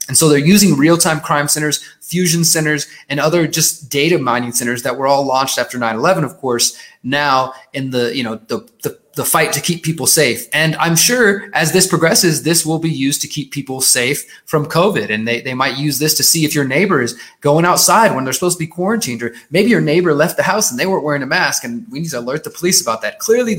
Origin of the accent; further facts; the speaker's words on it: Houston, Texas, United States; As I said, I'm originally from Houston